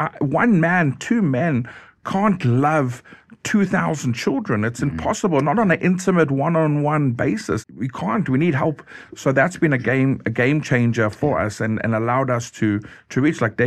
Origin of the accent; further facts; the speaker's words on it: South Africa; also born or lived in Zimbabwe; I was born in Zimbabwe during the war, and that really put me on an interesting platform. But my childhood was in South Africa when there was a great migration from the farmers leaving Zimbabwe. My family went to South Africa. So my whole childhood was in South Africa.